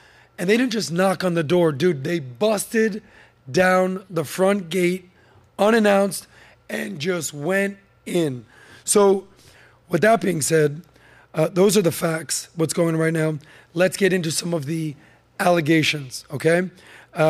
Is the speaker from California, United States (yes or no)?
no; Miami Beach, Florida, United States; I live 5 minutes from there. I grew up in Miami Beach.